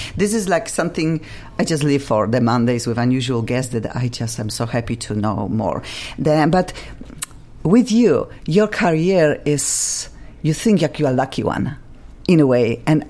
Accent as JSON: {"language": "English", "country": "Poland", "second_language": "English", "lives_now": "United Kingdom", "said": "I am from Poland. And my accent doesn't want to disappear. I'm keeping until I die."}